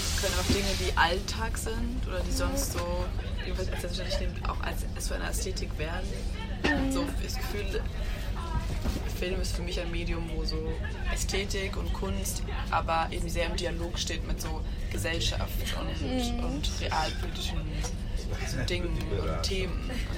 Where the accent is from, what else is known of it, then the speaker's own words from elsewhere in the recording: Berlin, Germany; ich bin in Berlin aufgewachsen